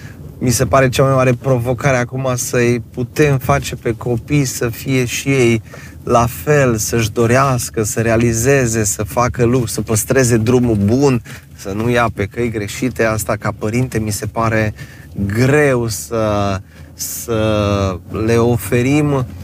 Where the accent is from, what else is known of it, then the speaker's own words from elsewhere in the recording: Alba Iulia, Alba County, Romania; Aici m-am născut, în Alba Iulia. Tata este din Zalău, din Sălaj, din Horatul Craznei. Mama de lângă Alba Iulia, din Bucerdea Vinoasă.